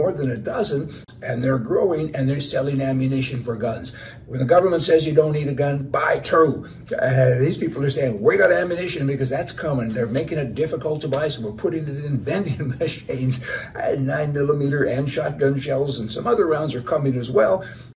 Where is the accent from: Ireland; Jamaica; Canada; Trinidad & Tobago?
Canada; also born or lived in United States; I'm in Canada a lot because, you know, I'm Canadian. I'm both, actually. But I'm in Canada right now as we speak